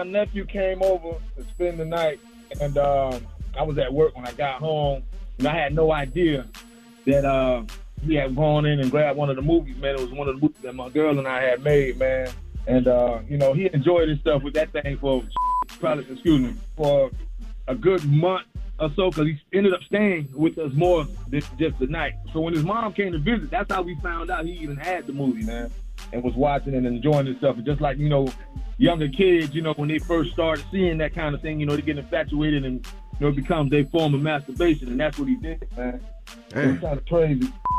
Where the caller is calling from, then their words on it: Sarasota, Florida, United States; I'm calling from Sarasota, Florida, not Okeechobee.